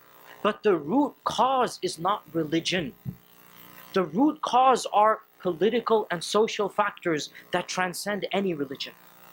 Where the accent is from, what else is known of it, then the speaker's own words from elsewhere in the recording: Texas, United States; born there; I'm a born American citizen, I was born in Texas.